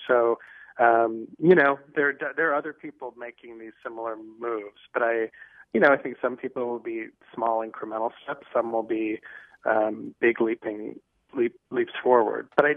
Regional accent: Midwest, United States; I grew up in the Midwest, and grew up a meat and potatoes person.

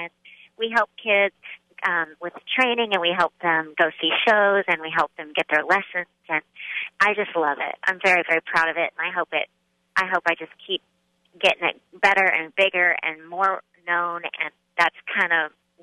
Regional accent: Broken Arrow, Oklahoma, United States; But then again, I'm from Oklahoma, so what do you expect?

